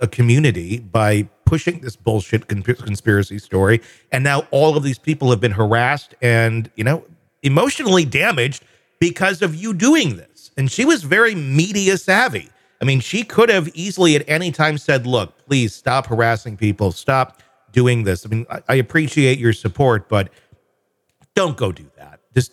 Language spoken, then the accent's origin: English; Wisconsin, United States; I'm from Wisconsin. They drink a lot there too.